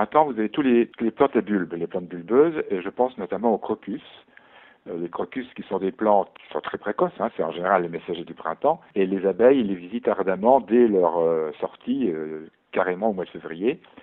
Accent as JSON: {"language": "French", "region": "Grand Est", "country": "France", "said": "Moi, je suis originaire des Vosges à l'origine"}